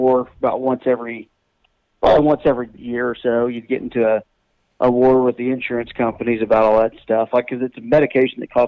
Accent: Olney, Texas, United States; I grew up in Olney, but Graham was kind of the local station.

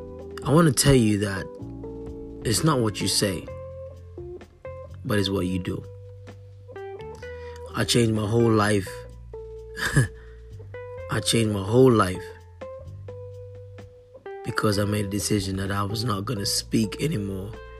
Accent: Montserrat; now in London, United Kingdom; You see, I grew up in Montserrat. And in Montserrat, it's like, it's so beautiful.

